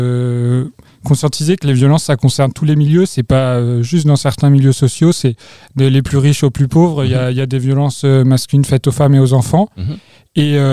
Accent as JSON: {"language": "French", "town": "Grenoble", "region": "Auvergne-Rhône-Alpes", "country": "France", "said": "moi je suis grenoblois, j'ai d'abord fait des études à Sciences Po à Grenoble"}